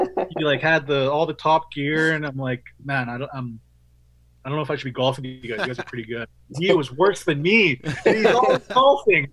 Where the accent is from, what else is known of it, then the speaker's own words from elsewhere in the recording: Canada; obviously I'm from Canada and there's nothing else to do, right?